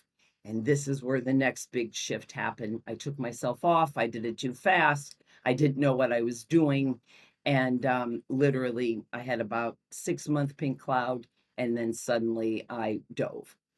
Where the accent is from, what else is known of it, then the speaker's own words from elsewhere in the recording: St. Louis, Missouri, United States; I grew up in St. Louis, and I grew up in a small area called Frontenac, and there was a beautiful little store where you knew the butcher